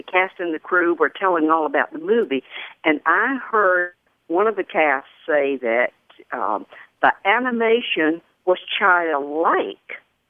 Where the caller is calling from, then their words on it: Panama City, Florida, United States; accent: Southern; Panama City, Florida.